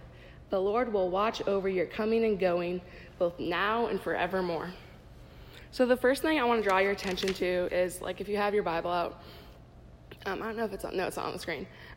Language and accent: English; Minnesota, United States; nobody had ever heard of it because I'm from Minnesota.